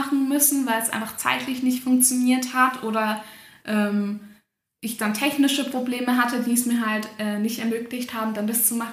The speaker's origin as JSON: {"language": "German", "region": "Baden-Württemberg", "country": "Germany"}